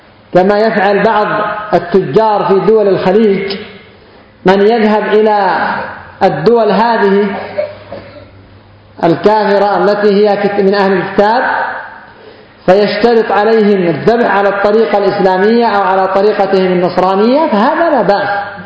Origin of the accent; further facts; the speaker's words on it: Yemen; لكن لو كان يهودي في وسطهم وذبح بقرة عندنا في اليمن ممكن يتركونها